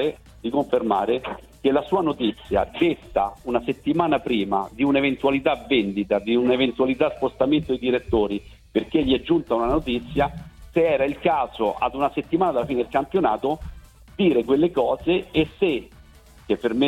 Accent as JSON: {"language": "Italian", "town": "Rome", "region": "Lazio", "country": "Italy", "said": "perché sono un romano convinto"}